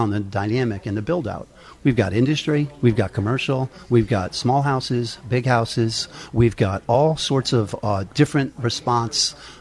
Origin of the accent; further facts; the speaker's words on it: Enfield, Connecticut, United States; No, so Connecticut. I grew up in Enfield, Connecticut.